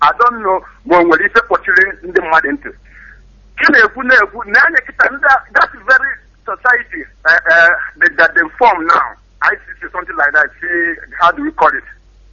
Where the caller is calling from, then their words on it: Turin, Piedmont, Italy; I'm calling from Italy, from Torino.